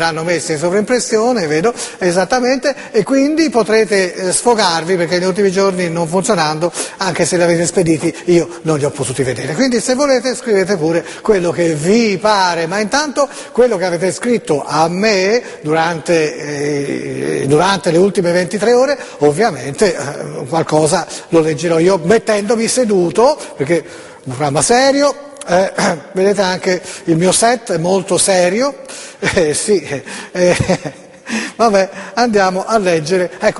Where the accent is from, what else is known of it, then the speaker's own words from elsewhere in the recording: Florence, Tuscany, Italy; io sono fiorentino